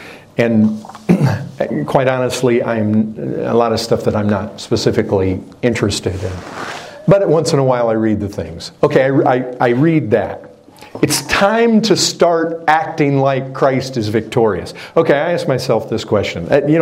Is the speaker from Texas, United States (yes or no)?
yes; Texas, United States; even though I'm from Texas, and so we're still pretty, we like our liberties and like our rights down there quite a bit.